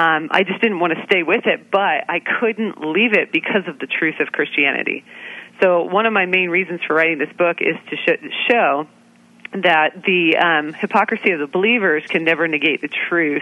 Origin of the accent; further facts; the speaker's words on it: Pacific Northwest, United States; I was raised in the Pacific Northwest, where I was really affected by the beauty of the creation all around me.